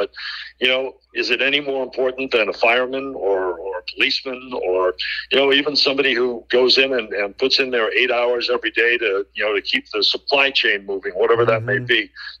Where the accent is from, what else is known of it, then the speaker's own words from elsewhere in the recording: Boston, Massachusetts, United States; now in New York, United States; And here I am still in New York after all these years, a Bostonian in New York. But I guess I'm officially a New Yorker now.